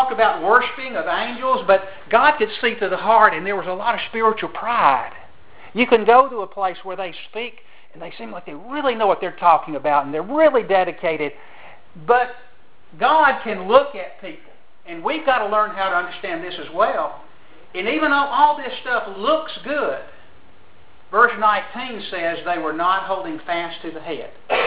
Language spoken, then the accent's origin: English; New York, United States; accent: southern; I'd say, no, I'm from New York. And they'd really laugh, you know, because of my southern accent.